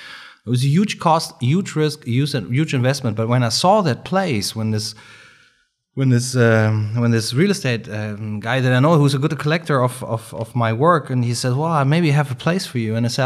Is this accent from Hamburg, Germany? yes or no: yes; Hamburg, Germany; We're from Hamburg, Germany. So not many people from Germany were there at that time.